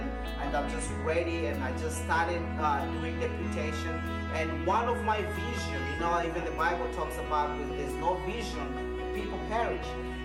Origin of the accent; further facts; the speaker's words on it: Nairobi, Kenya; I'm from Kenya, Africa. I was born in Kenya in a city called Nairobi City. That's the capital city of Kenya. And I was born in a suburb area called Kawangware slums. Kawangware is a very rough area full of crime and immorality.